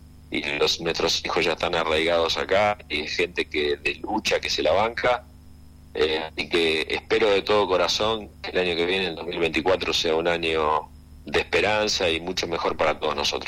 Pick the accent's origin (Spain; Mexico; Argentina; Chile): Argentina; Nosotros también somos argentinos que aportamos para que eso se pague.